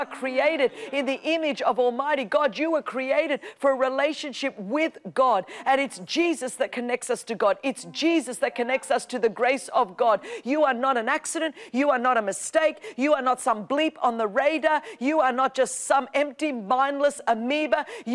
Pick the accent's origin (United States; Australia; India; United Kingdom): Australia; where I grew up in Australia, I grew up and, you know